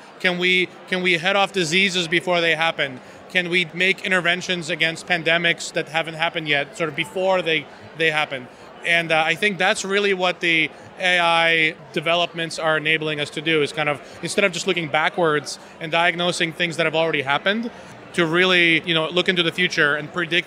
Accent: Kyiv, Ukraine; There was a giant bomb crater at some point right next to the house where I grew up in Kyiv.

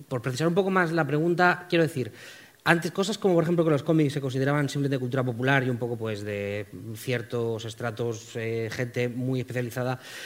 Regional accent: Madrid, Community of Madrid, Spain; soy el subdirector de Yotdown y soy de Madrid, a pesar de mi acento.

